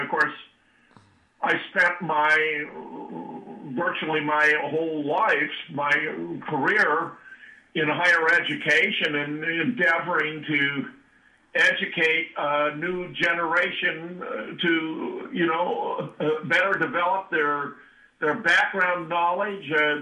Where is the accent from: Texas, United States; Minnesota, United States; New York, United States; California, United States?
California, United States; Pasadena; born there; My history goes back to California, Maria, where I was born in Pasadena.